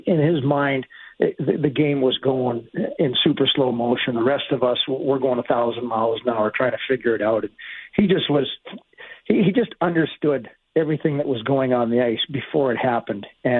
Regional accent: Edmonton, Alberta, Canada; I'm basically from Edmonton, and my family would be there.

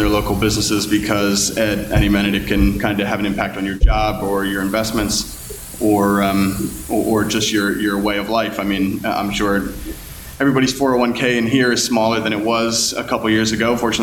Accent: Dover, Delaware, United States; So I'm from Dover, Delaware, attended school undergraduate at Salisbury University, got out of school 2003.

